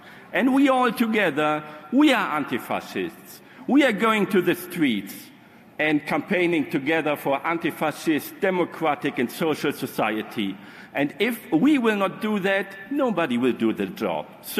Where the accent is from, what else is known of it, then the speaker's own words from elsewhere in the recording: Germany; So, and as I'm from Germany, it's my duty to say very loud and clear